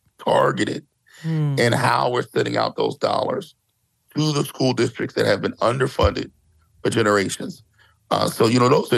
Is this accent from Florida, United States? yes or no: no; Philadelphia, Pennsylvania, United States; But being as though I am a Philadelphian and somebody from the Southeast part of the state